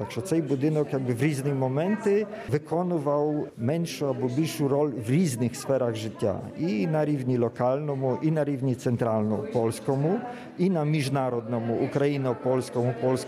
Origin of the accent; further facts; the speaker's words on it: Poland; Я виріс на Західній Польщі.